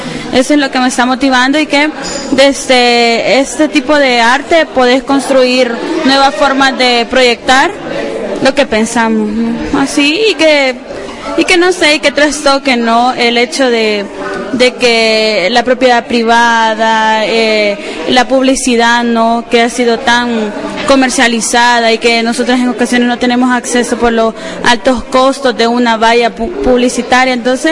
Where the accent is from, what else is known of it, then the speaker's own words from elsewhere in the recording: El Salvador; En El Salvador, porque vengo de El Salvador